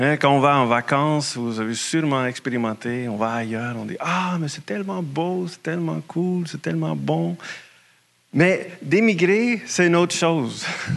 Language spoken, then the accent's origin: French; Netherlands; now in Canada; je vivrais plus aux Pays-Bas, là où j'ai grandi, là où toute ma famille est restée. Donc, en 2002, c'est la première fois que je suis venu au Québec.